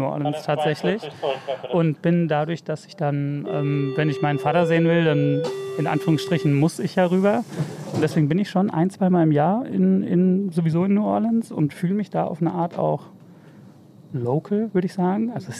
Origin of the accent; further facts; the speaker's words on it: North Rhine-Westphalia, Germany; now in Berlin, Germany; Ich bin ja aus Westfalen, also Bielefeld, Lemgo, Extertal, da die Gegend für die Leute, die es kennen. Und ich bin eher tatsächlich so zum Arbeiten hierhin.